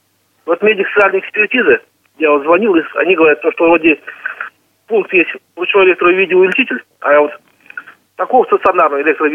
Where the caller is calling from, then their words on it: Bashkortostan, Russia; Я из Башкирии.